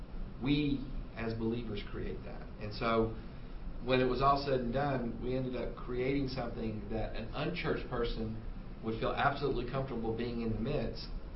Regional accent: Hawaii, United States; born there; also born or lived in California; I was born in Hawaii, lived in California.

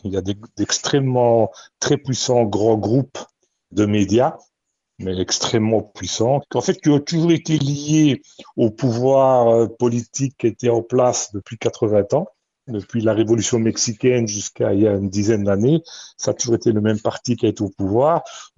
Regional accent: Belgium; moved away; Donc je suis belge et j'ai quitté la Belgique en 1981.

